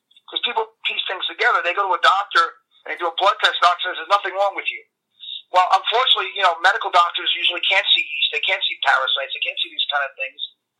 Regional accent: New York, United States; accent: New York; I guess my New York accent, I could be a little harsh.

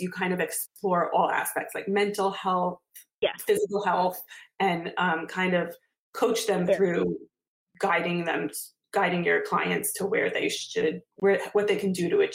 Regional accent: New Jersey, United States; I'm from New Jersey, but I like the name, Dragon Baby.

